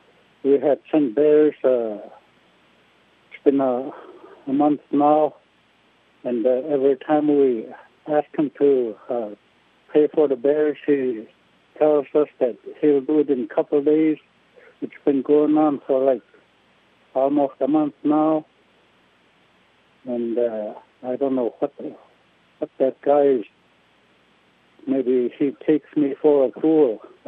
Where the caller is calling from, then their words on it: Alaska, United States; I'm calling from the Kuskokwim Delta.